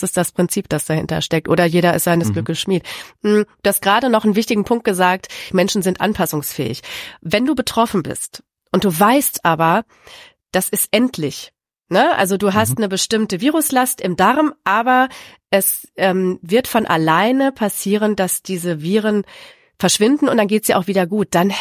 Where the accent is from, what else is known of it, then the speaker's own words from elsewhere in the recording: North Rhine-Westphalia, Germany; und das sage ich als Westfälin nicht ohne Stolz